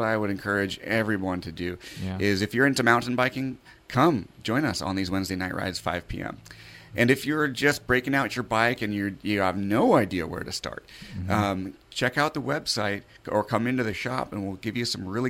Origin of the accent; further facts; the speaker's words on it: Copalis Crossing, Washington, United States; we would go out behind our house. I grew up in Copalis Crossing